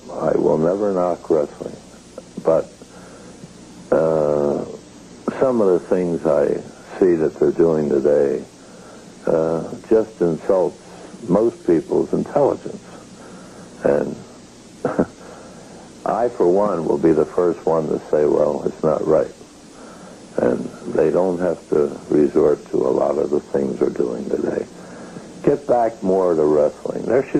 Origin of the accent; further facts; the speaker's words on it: Camden, New Jersey, United States; See, I'm born and raised in Camden